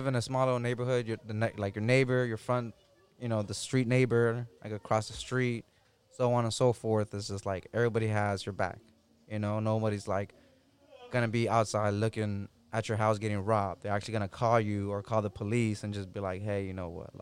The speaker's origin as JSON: {"language": "English", "town": "South Central", "region": "California", "country": "United States", "tie": "born or raised there", "said": "there's more good stuff than bad stuff when growing up in South Central, you know?"}